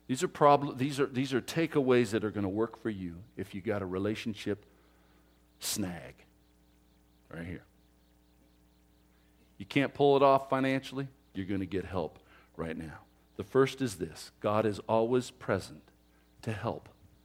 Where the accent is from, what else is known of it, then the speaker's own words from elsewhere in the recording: California, United States; we're from California, you don't know about weather